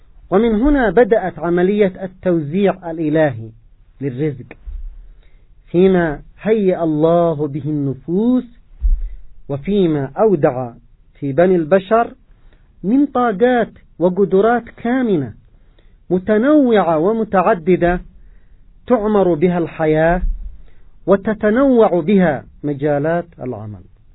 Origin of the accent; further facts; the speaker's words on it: Yemen; كشعب يمني